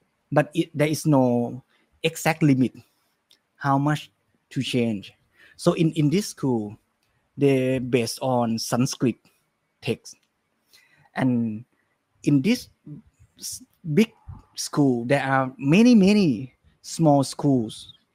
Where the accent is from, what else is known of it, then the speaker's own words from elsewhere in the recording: Bangkok, Thailand; I was born in Bangkok and spend my whole life in Bangkok